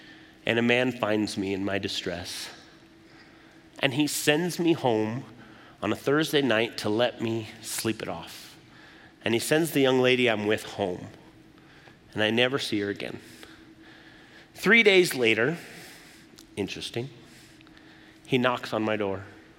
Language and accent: English; United States; I'm a Christian, I'm an American.